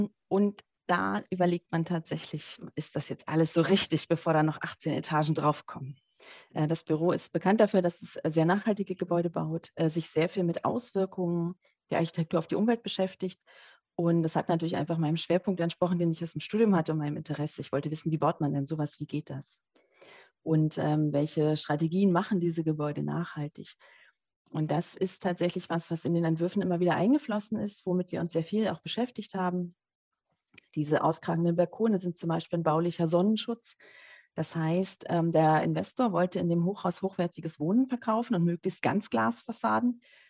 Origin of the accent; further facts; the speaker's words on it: Northern Germany, Germany; now in Liechtenstein; Man hat es als Norddeutscher sehr schwer, die Liechtensteiner zu verstehen am Anfang.